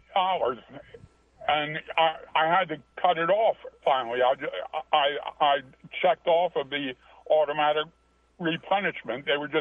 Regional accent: Maryland, United States; I don't think that's the way I'm from the Eastern Shore. That's the way we always pronounce it.

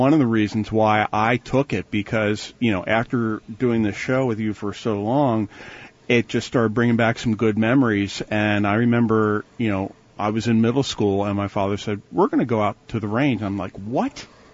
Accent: Catonsville, Maryland, United States; also born or lived in Ellicott City; Well, I mean, when I grew up in Catonsville, there was really no place to play. And then when we moved out to Ellicott City, we had woods in back of us.

